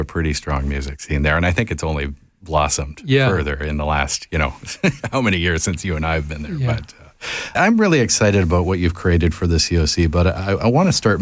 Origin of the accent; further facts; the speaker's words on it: Victoria, British Columbia, Canada; I'm from Victoria, yeah.